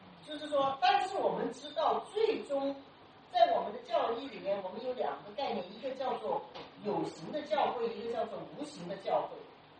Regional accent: China; 就我们中国人不受逻辑的训练

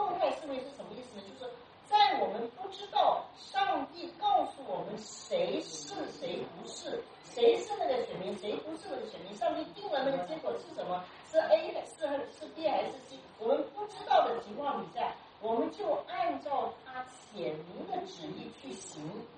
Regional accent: China; 就我们中国人不受逻辑的训练

